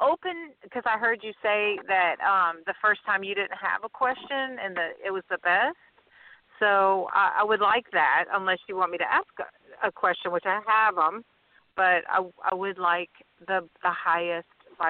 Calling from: Louisiana, United States; I'm calling from Louisiana.

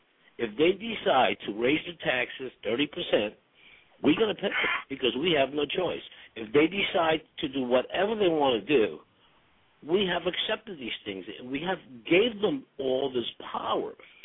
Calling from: Philadelphia, Pennsylvania, United States; I'm calling from Philadelphia.

